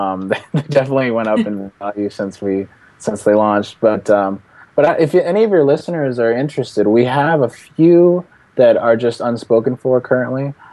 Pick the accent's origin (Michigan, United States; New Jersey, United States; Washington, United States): Washington, United States; Seattle; We started it here in my hometown of Seattle, Washington